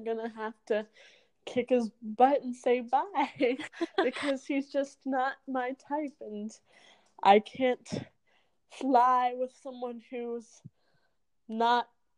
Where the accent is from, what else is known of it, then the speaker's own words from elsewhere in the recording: Charlottesville, Virginia, United States; he will pick me up from my hometown in Charlottesville, Virginia, and drive all the way to Maryland